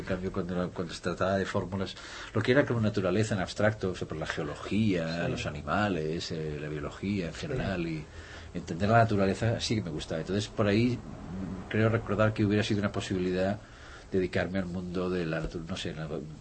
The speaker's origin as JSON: {"language": "Spanish", "town": "Barcelona", "region": "Catalonia", "country": "Spain", "said": "Casi, yo soy de San Gervasi."}